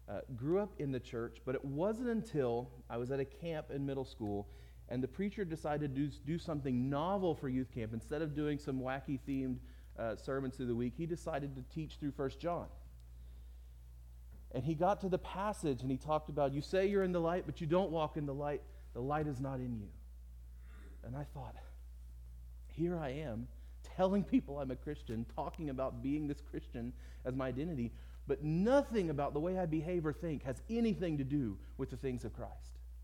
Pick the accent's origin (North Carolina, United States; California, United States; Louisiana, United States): Louisiana, United States; first language American Sign Language; English is a second language; American Sign Language is my first language. I didn't actually start learning to speak English until I was about 4 or 5 years old, growing up in Louisiana. I had at that time what I called my deaf accent.